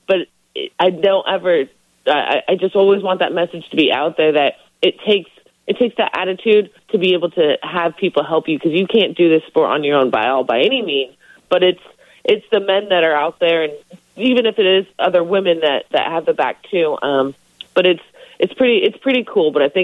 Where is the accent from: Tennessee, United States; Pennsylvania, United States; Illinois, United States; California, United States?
California, United States; now in Indianapolis, United States; a lot of us live in Indianapolis when we're transplants. I'm from Southern California.